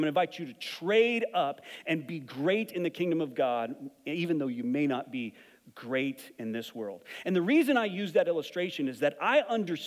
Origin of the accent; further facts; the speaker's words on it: Texas, United States; also born or lived in Albuquerque, New Mexico / Phoenix, Arizona; I grew up in West Texas. I lived in Albuquerque for a while.